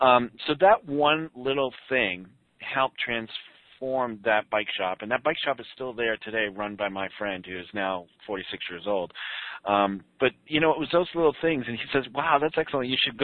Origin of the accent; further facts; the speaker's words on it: Boston, Massachusetts, United States; Yeah, I am from Boston. You might hear a little get out of here over there. I'm a Boston fan.